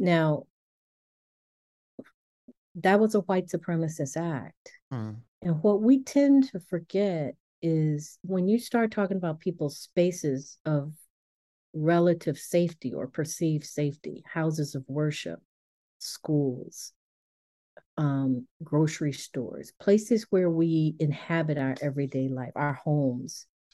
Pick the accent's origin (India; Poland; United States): United States; Buffalo, New York; The shooting that occurred in Buffalo, New York, several months back, which was formerly my hometown.